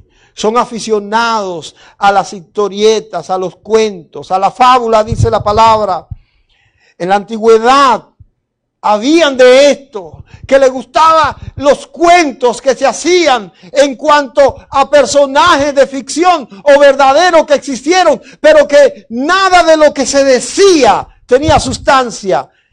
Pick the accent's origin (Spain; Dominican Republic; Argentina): Dominican Republic; Yo soy de República Dominicana.